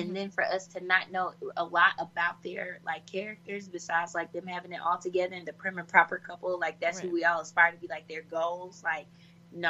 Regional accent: Jacksonville, Arkansas, United States; now in Los Angeles, United States; I'm not from LA, I'm from Arkansas, I'm from Jacksonville, Arkansas, right outside of Little Rock, super small town. And so moving to LA was like super crazy.

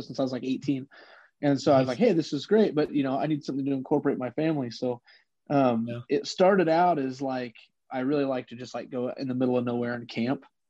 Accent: Illinois, United States; I lived out west. I'm from Illinois.

